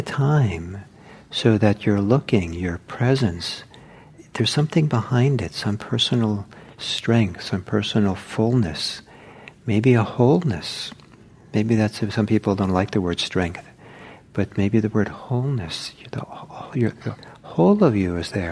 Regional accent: Norway; So the culture I grew up in was in Norway, Norwegian culture

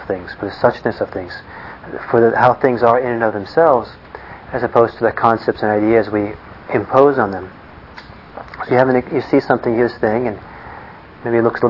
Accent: Los Angeles, California, United States; also born or lived in Italy; I grew up partly in Italy and partly in Los Angeles.

